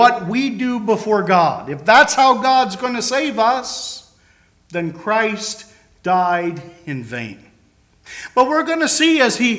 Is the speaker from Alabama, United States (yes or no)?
no; Pennsylvania, United States; Today in my home state of Pennsylvania, some student went into a high school and cut a number of other fellow students with a knife.